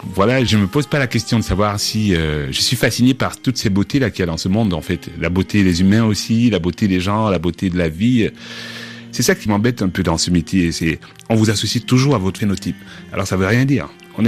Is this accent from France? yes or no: no; Cameroon; Même chez moi, au Cameroun, je vois les discriminations qu'on a sur place.